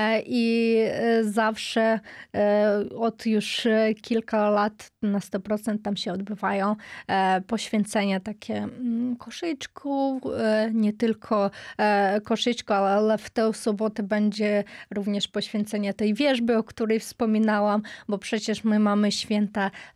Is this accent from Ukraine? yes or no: yes; Ukraine; W tym regionie, z którego ja pochodzę, a pochodzę z centrum Ukrainy, nie było takiej tradycji.